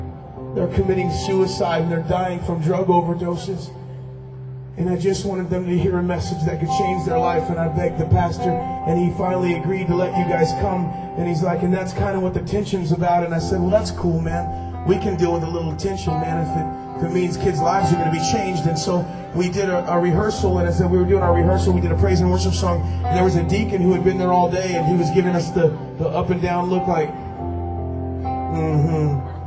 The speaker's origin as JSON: {"language": "English", "region": "the South", "country": "United States", "said": "We're from the South, and so as we play down there, sometimes you run into these churches"}